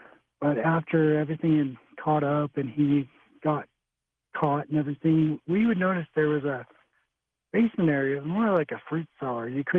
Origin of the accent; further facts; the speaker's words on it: Salt Lake City, Utah, United States; I grew up in Salt Lake City in the Avenue area.